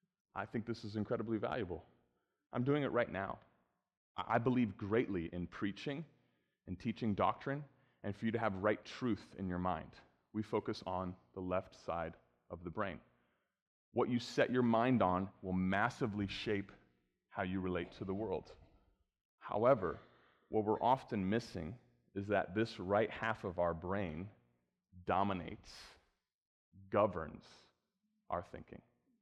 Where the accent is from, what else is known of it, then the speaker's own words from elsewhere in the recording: Bellefontaine, Ohio, United States; also born or lived in Indiana / Michigan; I grew up in Bell Fountain, Ohio, Zion, right?